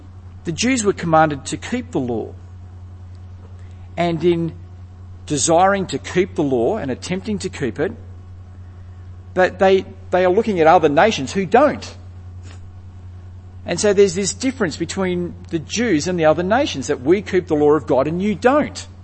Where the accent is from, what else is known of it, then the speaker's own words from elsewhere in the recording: Australia; That there was nothing about being Australian. You know how like people say, oh, Australian passport's a great passport to travel the world, and it is. It's a great passport. And we're a good country.